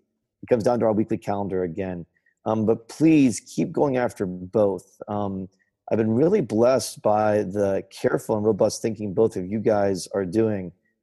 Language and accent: English; United States; I'm an American, I'm competitive.